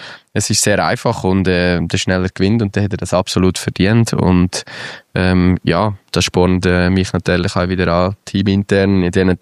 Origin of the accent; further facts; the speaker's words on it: Central Switzerland, Switzerland; an einen kleinen See bei uns in der Innerschweiz